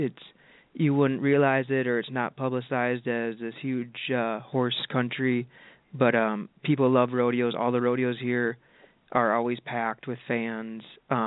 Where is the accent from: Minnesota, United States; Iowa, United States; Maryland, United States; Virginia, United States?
Minnesota, United States; I'm from Minnesota. I don't know anybody on the West Coast, let alone, you know, west of the Mississippi.